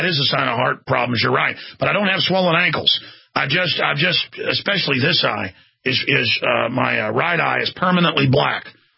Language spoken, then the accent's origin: English; Dallas, Texas, United States; if I ever told people stories about growing up in Dallas, people wouldn't believe it.